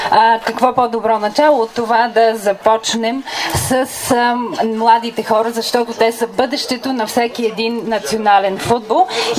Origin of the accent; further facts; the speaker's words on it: Sweden; Аз съм от Швеция